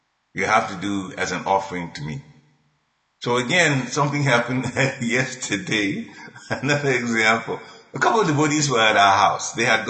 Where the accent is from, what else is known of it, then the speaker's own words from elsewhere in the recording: Ghana; we're from Ghana, born, you know, appeared in Ghana.